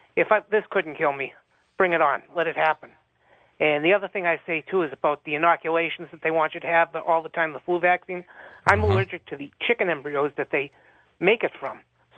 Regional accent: Boston, Massachusetts, United States; now in Las Vegas, United States; I'm originally from Boston. I was an EMT for many, many years for the city of Boston.

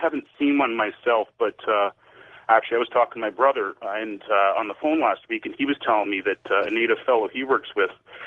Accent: Kenora, Ontario, Canada; Anyway, I'm originally from Kenora, Ontario, and that's on a large lake called Lake of the Woods.

